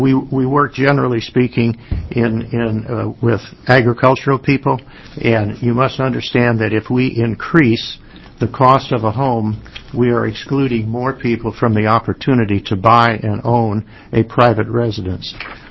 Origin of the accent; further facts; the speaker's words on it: Boardman, Oregon, United States; and I wish to inform you that I'm from Boardman, Oregon, which is a rural community.